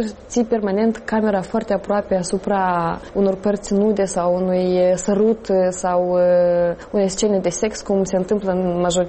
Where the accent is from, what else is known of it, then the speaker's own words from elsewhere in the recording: Moldova; eu sunt din Moldova și este țara mea